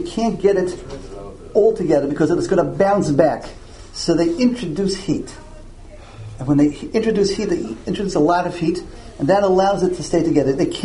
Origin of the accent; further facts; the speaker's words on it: New York, United States; Well, Lisa, because I'm an outsider, I'm from New York, and I'm not in competition with them